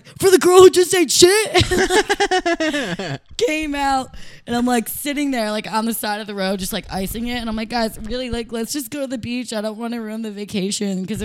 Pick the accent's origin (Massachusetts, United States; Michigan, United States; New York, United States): New York, United States; Saratoga; Where am I from? Saratoga, Lake George area.